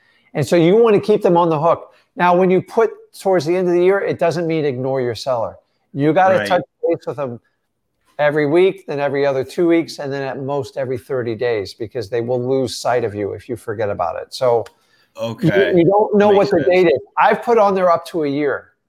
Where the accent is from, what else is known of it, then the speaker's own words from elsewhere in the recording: Florida, United States; Like a shirt was a luxury item when I was growing up in Florida.